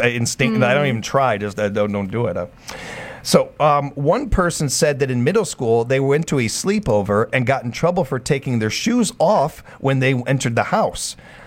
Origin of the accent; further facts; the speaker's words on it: Chicago, Illinois, United States; I'm a city boy. I'm coming from Chicago.